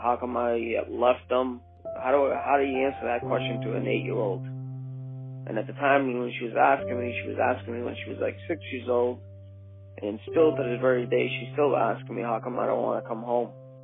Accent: Somerville, Massachusetts, United States; also born or lived in Fitchburg; now in Portugal; I'm originally from Somerville. That's where I grew up. I lived in Fitchburg.

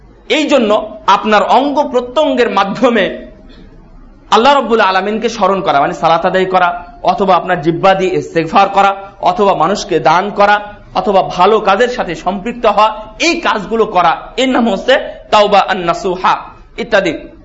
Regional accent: Bagha, Rajshahi Division, Bangladesh; আমার বাড়ি রাজশাহী বাঘা থানা, আপনারা জানেন হয়তো বা … আমি ছোট ভাই।

